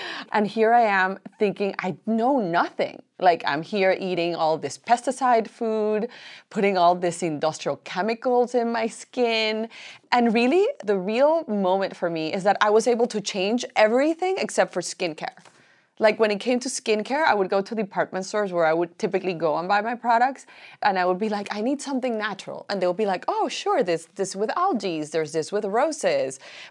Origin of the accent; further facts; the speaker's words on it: Colombia; However, I am from Colombia and Latin women have like a very, a lot of appreciation for their beauty rituals.